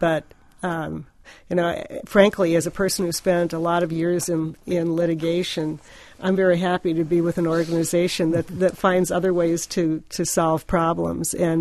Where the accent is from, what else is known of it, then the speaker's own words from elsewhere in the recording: South Dakota, United States; now in Nevada, United States; And I'm from South Dakota, so that makes me almost a native Nevadan.